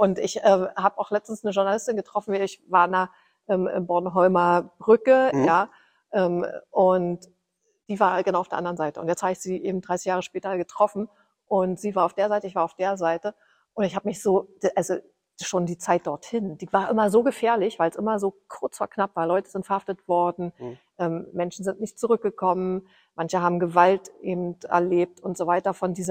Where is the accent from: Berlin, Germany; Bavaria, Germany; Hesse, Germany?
Berlin, Germany; Ich bin direkt an der Mauer groß geworden. In Friedrichshain-Kreuzberg gibt es so Mediaspree am Osthafen, so ein eine Mietskaserne, in der ich groß geworden bin.